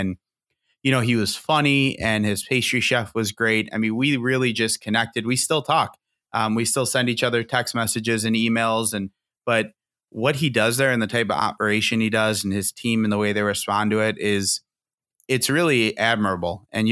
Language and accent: English; Chicago, Illinois, United States; I come from Chicago.